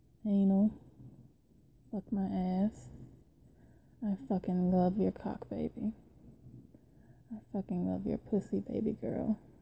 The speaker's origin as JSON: {"language": "English", "region": "the South", "country": "United States", "accent": "southern", "said": "really think I have much of a cute southern accent"}